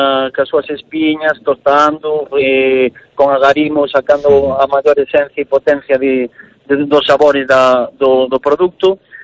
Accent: Reinosa, Cantabria, Spain; born there; eu nacín en Reinosa, en Cantabria, por temas laborales do meu pai

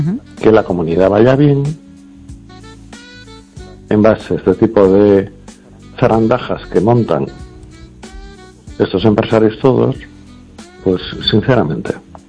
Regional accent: Spain; de donde yo vengo, de otra zona de España

